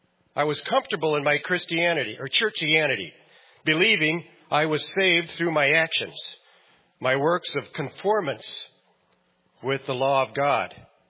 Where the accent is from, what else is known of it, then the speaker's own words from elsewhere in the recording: Iowa, United States; I was raised in Northeast Iowa. My family and I went to a small Catholic church there in town.